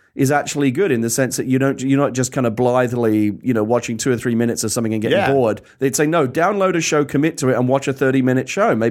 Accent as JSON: {"language": "English", "country": "United Kingdom", "said": "because I'm British, you know, I like to watch an occasional British soap opera"}